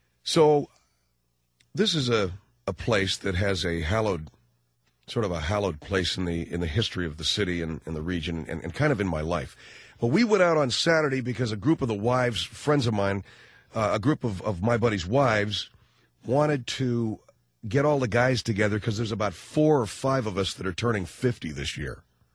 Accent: Arcadia, California, United States; Now, my hometown is a little town called Arcadia, California. And in the middle of Arcadia, California is a horse racing track.

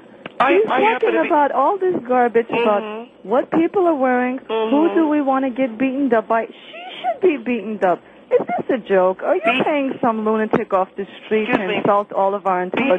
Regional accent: United States; I'm from America, but I'd like to know what planet are you from?

